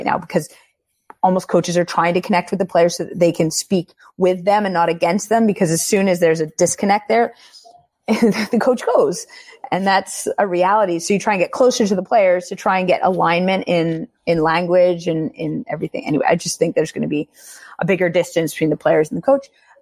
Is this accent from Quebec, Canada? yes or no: yes; Quebec, Canada; And look, Amy and I are from Quebec. We're not French from France, from Quebec. It's just different.